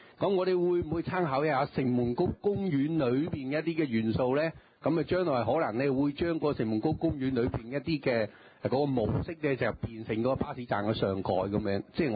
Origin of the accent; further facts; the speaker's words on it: Hong Kong; 人哋而家即係我哋香港人咧都已經係做係變咗高鐵熱㗎啦。